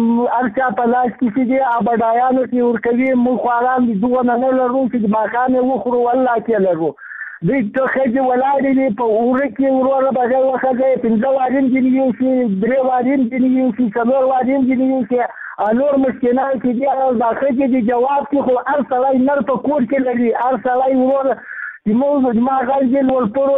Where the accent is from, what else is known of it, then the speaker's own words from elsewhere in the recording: Ghazni, Afghanistan; زه د غزنی دی ولایت کې مرکز دی ولسوالۍ